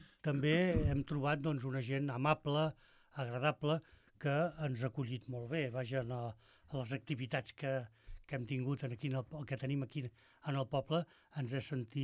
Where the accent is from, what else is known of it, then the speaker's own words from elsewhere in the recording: Ripollet, Catalonia, Spain; born there; No, vaig néixer a Ripollet, o sigui, soc ripollarenc.